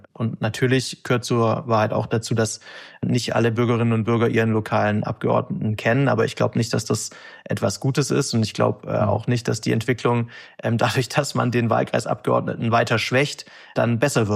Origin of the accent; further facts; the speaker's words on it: Stuttgart, Baden-Württemberg, Germany; auch als Wähler und auch als Stuttgarter